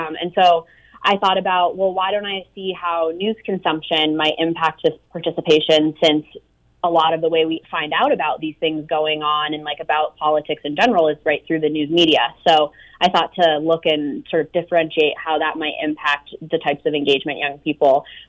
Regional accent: Cape Cod, Massachusetts, United States; I am from Cape Cod, Massachusetts, and then did undergrad in Western Massachusetts at Smith College. So I'm pretty much a Massachusetts, like, homegrown native.

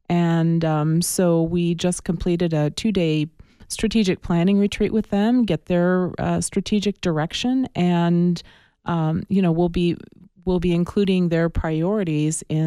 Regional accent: Tucson, Arizona, United States; This is my hometown. I grew up here in Tucson.

